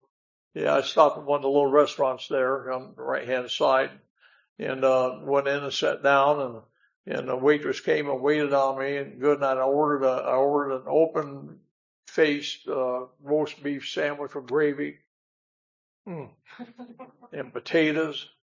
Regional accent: Ohio, United States; And I grew up in Ohio and Ohio State. I'm an Ohio State fan.

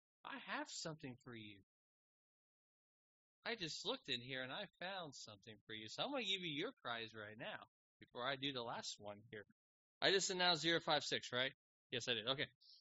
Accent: Florida, United States; For those of you who don't know, I'm not from here. You can easily tell that by my speaking. I'm from South Florida, so if you're familiar with Miami, I was an hour north of Miami.

